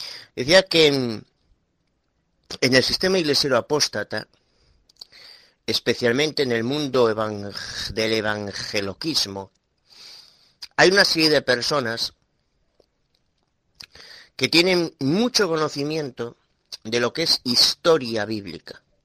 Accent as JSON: {"language": "Spanish", "region": "Galicia", "country": "Spain", "said": "soy Aguada de Galicia, España."}